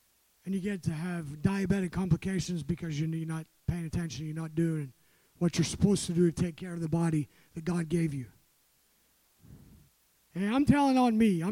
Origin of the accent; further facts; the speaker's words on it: Scotland, United Kingdom; I'm Scottish. Bread and butter should go with every meal.